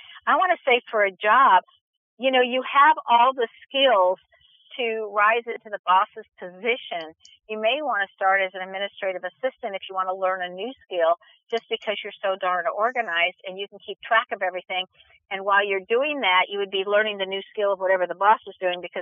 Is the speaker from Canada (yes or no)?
no; Point Loma, California, United States; I could always see that from the house I grew up in, because I grew up here in Point Loma.